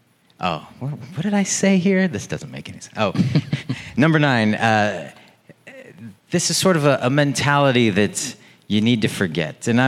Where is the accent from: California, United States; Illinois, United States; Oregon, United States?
Oregon, United States; Portland; And I've experienced it playing in Portland, Oregon, my hometown, with various bands.